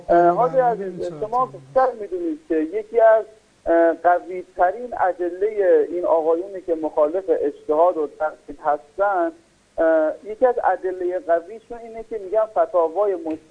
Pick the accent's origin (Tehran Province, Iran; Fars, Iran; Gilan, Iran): Gilan, Iran; Lahijan; من از لاهیجانم